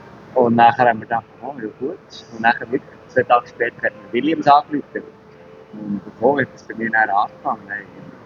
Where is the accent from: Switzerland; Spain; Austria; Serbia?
Switzerland; Bern; Wir sind gerade in der Nähe von Go-Kartbahn Lies aufgewachsen, in Seeland, und dementsprechend haben wir immer eine Go-Kartbahn in der Nähe gehabt.